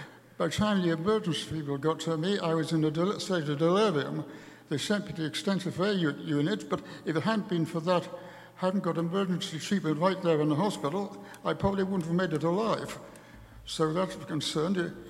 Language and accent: English; Sackville, Canada; I'm a retiree. I just come from Toronto. I grew up in Sackville.